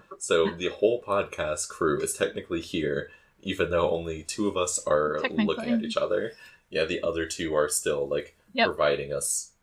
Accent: Georgia, United States; now in Manhattan, United States; I'm from Georgia, so yeehaw, everybody. Spent a fair amount of my life there, but have lived in Kansas for half of my life now

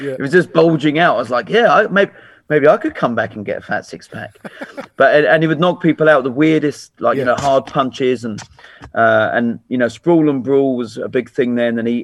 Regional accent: England, United Kingdom; obviously I'm English, but I'd love the fight to be in England.

